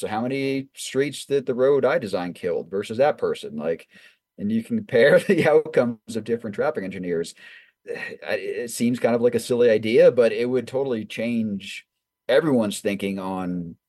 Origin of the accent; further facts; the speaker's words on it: Watertown, Massachusetts, United States; I grew up in Watertown, Massachusetts, where the Perkins School for the Blind was, and every intersection there has that.